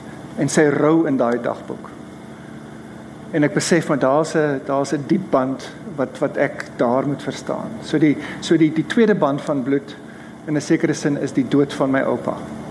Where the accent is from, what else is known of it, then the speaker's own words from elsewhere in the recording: Western Cape, South Africa; Aan die suidekant van Idasvallei, en ek het groot geword in Enie Park. Aan die, kom ons maar sê, die noordekant van Enie Park.